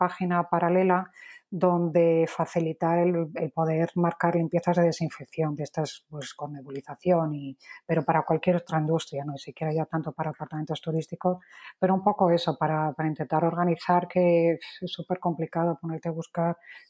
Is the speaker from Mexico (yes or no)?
no; Madrid, Community of Madrid, Spain; now in Lisbon, Portugal; Nosotros somos una startup portuguesa, aunque yo sea madrileña de pura cepa, pero me pilló viviendo allí.